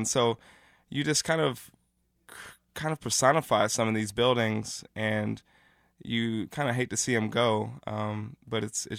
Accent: Missouri, United States; Troost, you know, like I said, I grew up on Troost, and born and raised here. And so there's a lot of buildings on Troost that I identify childhood

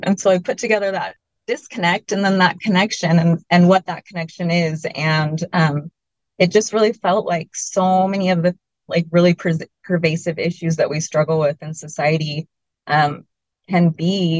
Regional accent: Boise, Idaho, United States; So I grew up here in Boise and had a great childhood growing up in the North End.

